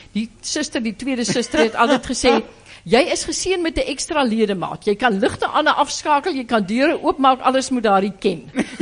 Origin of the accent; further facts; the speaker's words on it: Graaff-Reinet, Eastern Cape, South Africa; So, maar ek kom van Graaf Renet, die ou droë wêreld, maar een van die mooiste gedeeltes in die Karoo.